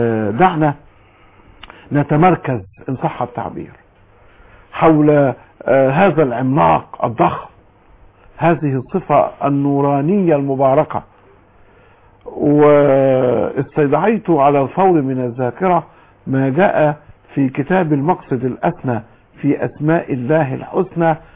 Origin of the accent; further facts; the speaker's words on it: Egypt; انا اتحدث عن بلدنا مصر